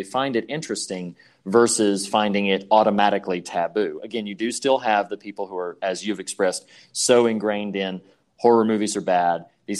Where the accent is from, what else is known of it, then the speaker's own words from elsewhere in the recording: the South, United States; I grew up in the South, charismatic Pentecostal church culture.